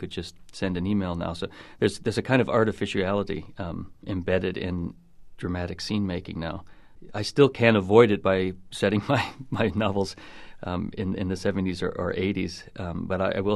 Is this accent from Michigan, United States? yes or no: yes; Detroit, Michigan, United States; this idea of a family and a collection of girls being suicidal actually came out of the experience of growing up in Detroit.